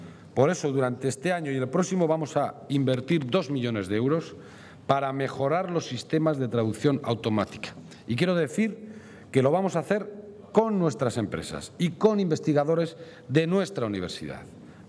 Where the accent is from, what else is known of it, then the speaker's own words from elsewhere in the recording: Basque Country, Spain; Todos somos igualmente vascos y reivindicamos con orgullo el serlo.